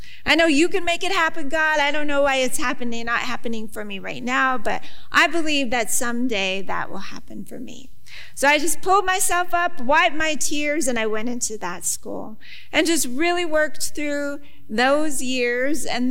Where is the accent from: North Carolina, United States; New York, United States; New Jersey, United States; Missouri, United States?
New York, United States; Buffalo; All right, so yeah, I'm from Buffalo. I live a little outside of Buffalo, and I attend Summit Wesleyan Church.